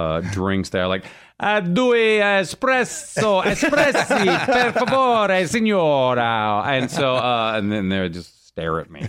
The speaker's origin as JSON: {"language": "English", "country": "Canada", "said": "I'm Canadian."}